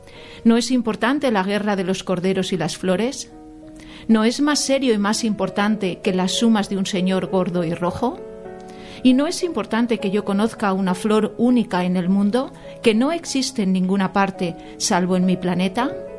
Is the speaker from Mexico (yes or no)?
no; Zamora, Castile and León, Spain; Nací en Zamora, pues exactamente hace 55 años y medio, más o menos.